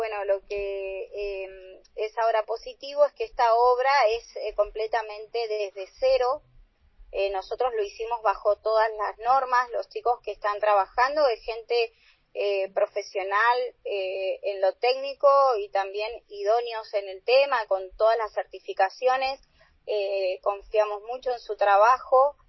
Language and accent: Spanish; Río Gallegos, Santa Cruz, Argentina; nosotros, los que somos de acá, de Gallegos, estamos tan acostumbrados a circular en ese lugar de una misma manera por muchos años